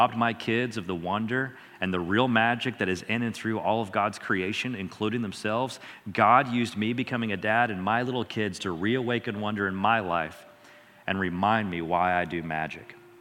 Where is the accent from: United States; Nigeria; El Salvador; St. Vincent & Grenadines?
United States; Tennessee; Growing up in Tennessee, those first 5 years, it snowed twice in Tennessee during the first 5 years